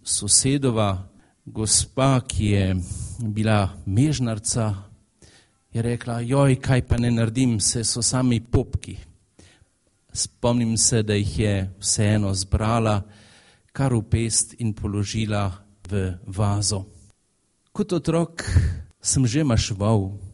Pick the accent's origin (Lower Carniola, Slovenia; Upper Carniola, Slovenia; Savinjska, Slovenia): Lower Carniola, Slovenia; Zaplez; Doma sem iz Zapleza na Dolenjskem